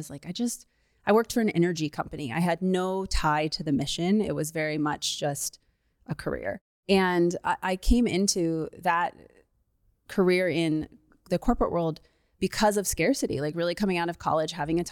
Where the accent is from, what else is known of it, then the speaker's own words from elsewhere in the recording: Colorado, United States; And I'm from Colorado.